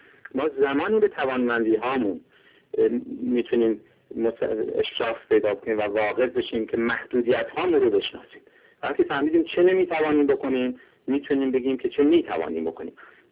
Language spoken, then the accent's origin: Persian; Iran; من هرچند که خودم ایرانی هستم